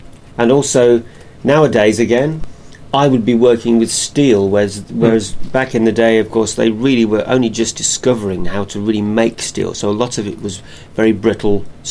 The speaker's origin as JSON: {"language": "English", "town": "Northampton", "region": "East Midlands", "country": "United Kingdom", "said": "Never family from Birmingham, but I'm from Northampton. That's right, Daventry."}